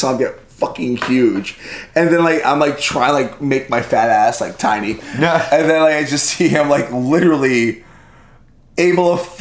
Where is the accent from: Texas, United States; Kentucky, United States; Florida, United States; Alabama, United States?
Florida, United States; Miami; I'm born and raised in Miami.